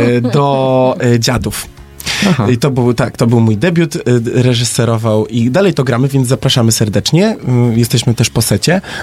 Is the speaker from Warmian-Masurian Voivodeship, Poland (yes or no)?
yes; Szczytno, Warmian-Masurian Voivodeship, Poland; Ja jestem ze Szczytna. Ja jestem chłopak z Mazur, więc przyjechałem tutaj z jednego troszeczkę mniejszego akwenu do trochę większego akwenu.